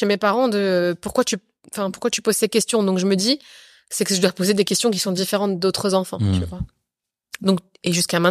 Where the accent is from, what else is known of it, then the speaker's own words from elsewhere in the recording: Dugny, Île-de-France, France; Donc moi, j'ai grandi à Duny, D-U-G-N-Y, à côté du Bourget.